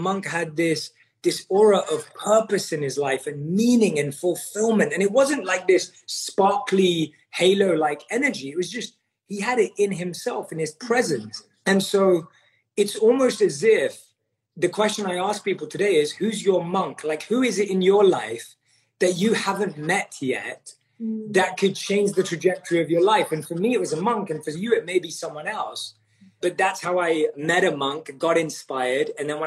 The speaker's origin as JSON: {"language": "English", "region": "London", "country": "United Kingdom", "tie": "born or raised there", "said": "But yeah, so I was born and raised in London."}